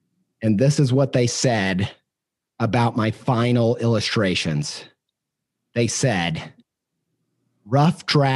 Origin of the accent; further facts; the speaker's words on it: Midwest, United States; And I felt like, you know, I'm from the Midwest, and we have this great patron saint of the Midwest.